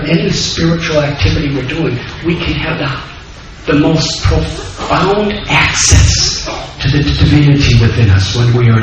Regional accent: Mumbai, Maharashtra, India; Because I'm from Bombay, I see.

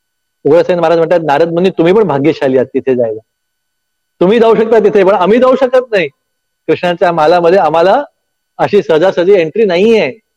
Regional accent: Tarapur, Maharashtra, India; मी जिथे माझं गाव आहे तारापूर म्हणून, ते तारापूर गाव

